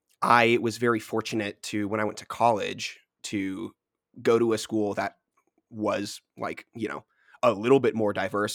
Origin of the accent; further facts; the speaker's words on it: Kansas City, United States; I'm originally from Kansas City, the suburbs of Kansas City, to be more specific.